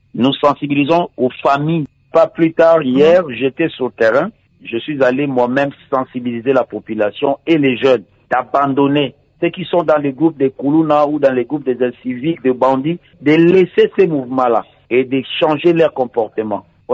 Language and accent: French; Ndjili, Kinshasa, DR Congo; il y avait eu vraiment une résurgence de ces phénomènes ici, chez moi, en Ndjili